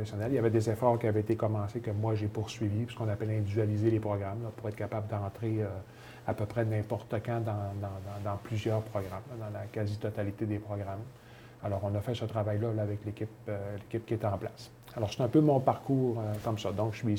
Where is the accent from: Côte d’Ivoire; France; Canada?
Canada; Arvida, Quebec; moved away; je suis originaire du Saguenay. Là, alors, un gars d'Arvida. Alors, on dit que les gens d'Arvida, on a une appartenance assez importante. On ne dit pas Jonquière, on ne dit pas Saguenay. On dit Arvida, comme j'ai quitté depuis quand même longtemps.